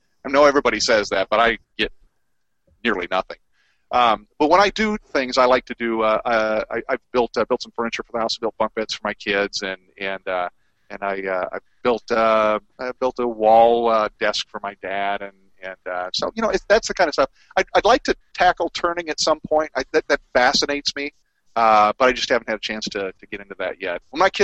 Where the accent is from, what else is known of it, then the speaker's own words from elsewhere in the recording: Waterloo, Iowa, United States; I'm an Iowan, born and bred. I grew up in Northeast Iowa, a little town called Waterloo.